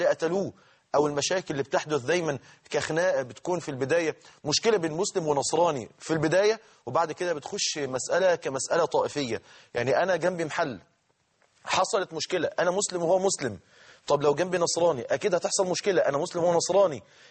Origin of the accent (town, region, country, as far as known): Egypt